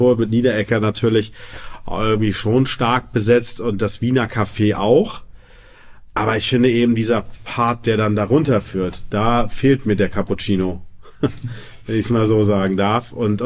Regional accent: Lübeck, Schleswig-Holstein, Germany; Ja, also ich bin gebürtiger Lübecker, bin hier auch wohnhaft, habe jetzt mittlerweile auch hier eine Familie

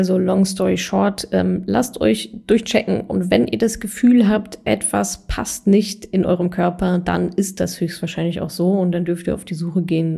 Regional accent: North Rhine-Westphalia, Germany; ich habe auch ganz viele aus meiner Heimat, hier NRW, Ruhrpott

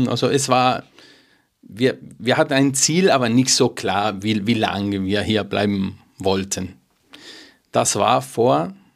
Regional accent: Rosario, Santa Fe, Argentina; German is a second language; ich komme aus Rosario, eine Stadt in Argentinien, eine große Stadt. In dieser Stadt ist auch Messi geboren, der Fußballspieler.

